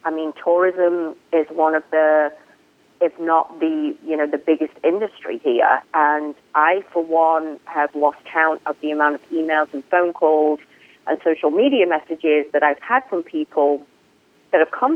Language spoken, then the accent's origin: English; United Kingdom; I mean, I come from the United Kingdom. We have not had a case of rabies in the United Kingdom for, I couldn't even tell you how many years.